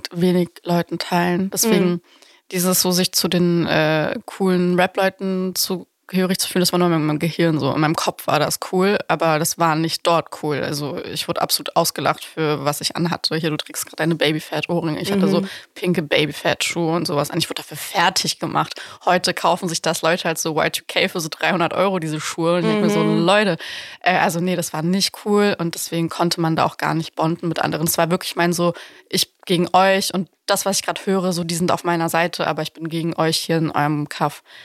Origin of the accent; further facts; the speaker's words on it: Bucharest, Romania; also born or lived in Baden-Württemberg; now in Germany; Ich komme ja eigentlich aus Bukarest, bin so umgeben gewesen von Blacks und so. Und dann komme ich in so ein übelst beschauliches, süßes Dörfchen nach Baden-Württemberg, wo die Welt in Ordnung ist.